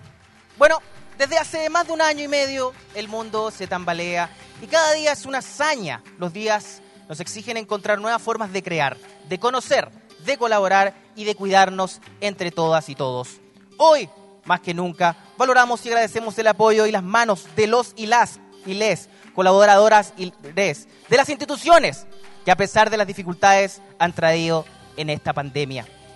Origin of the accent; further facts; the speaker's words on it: Chile; Yo sé que es difícil entenderme, pero los chilenos hablamos muy rápido porque en cualquier momento hay un terremoto y se acaba Chile.